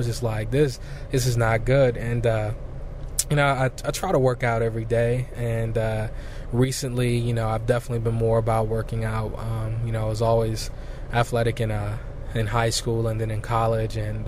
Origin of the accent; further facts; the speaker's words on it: Detroit, Michigan, United States; And I'm from Detroit. I'm a huge Pistons fan. I'm a huge sports fan, period. But absolutely love anything dealing with the state of Michigan